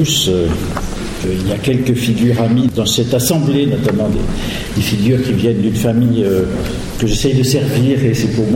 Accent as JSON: {"language": "French", "country": "France", "said": "mon propos sera sans doute marqué par le fait que je suis français."}